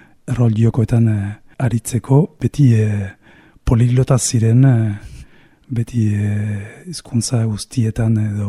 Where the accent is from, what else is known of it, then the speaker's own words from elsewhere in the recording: Montevideo, Uruguay; Basque is a second language; now in Bayonne, France; Bai, Uruguaikoa naiz, Montevideokoa, zehazki. Da hiriburua, hiri handia bada. Eta Baionan daramatzat lau urte jadanik bizitzen. Eta gero euskararekin, euskaldun berria naiz.